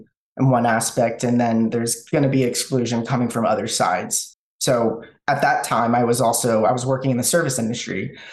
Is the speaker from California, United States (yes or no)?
yes; California, United States; Yeah, so I grew up in Riverside County, California. It was a pretty rural equestrian area.